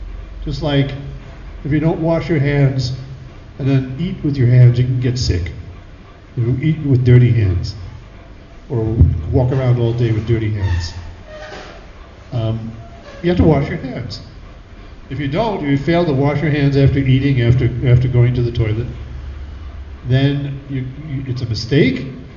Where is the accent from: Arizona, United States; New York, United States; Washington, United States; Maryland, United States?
New York, United States; New York City; born there; Especially why I was born in New York City, you know, in the middle of the Kali Yuga, because of my offenses.